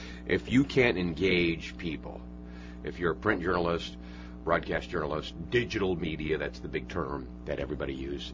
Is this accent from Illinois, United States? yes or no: yes; Quad Cities, Illinois, United States; I grew up in the Quad Cities, class in 1985